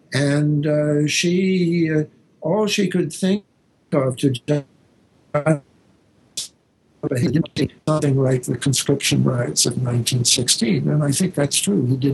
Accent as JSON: {"language": "English", "country": "Canada", "said": "I always said I'm a Canadian, but on this show, I'll say I was my father's son."}